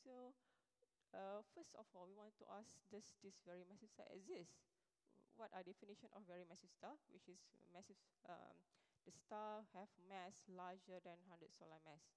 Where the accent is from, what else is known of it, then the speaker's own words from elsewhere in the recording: Malaysia; Okay, so well, I'm from Malaysia.